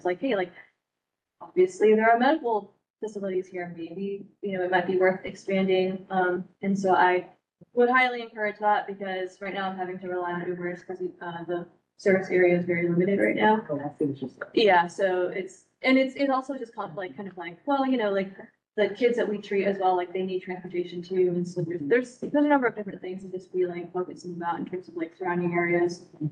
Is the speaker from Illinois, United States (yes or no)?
no; Los Angeles, California, United States; now in Leesburg, United States; I'm originally from Los Angeles. So I moved out here to Leesburg for a job.